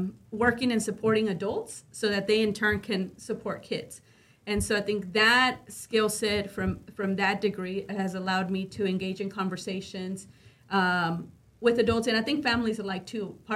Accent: Dallas, Texas, United States; now in Pleasant Grove, United States; I grew up in East Dallas, right? I say now I live in Pleasant Grove.

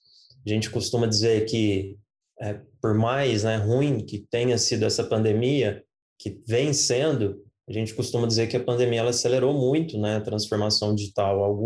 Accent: Uberlândia, Minas Gerais, Brazil; a gente é daqui de Uberlândia, né, a gente nasceu aqui

